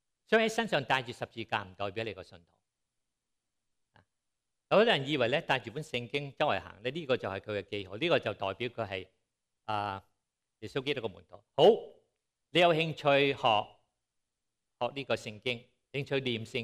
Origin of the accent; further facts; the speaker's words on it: Hong Kong; moved away; 我很小时候在香港，我1968年离开香港